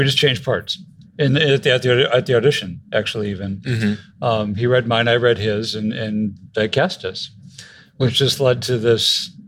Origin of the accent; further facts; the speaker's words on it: Wisconsin, United States; So I grew up in Wisconsin, went to Washington, D.C. for work, New York for theater, and Cape Cod, Provincetown, Massachusetts to run a men's clothing retail store.